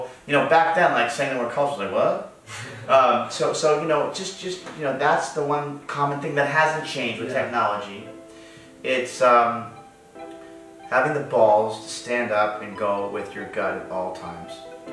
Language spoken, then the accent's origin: English; Newton, Massachusetts, United States; Yeah, I grew up in Massachusetts.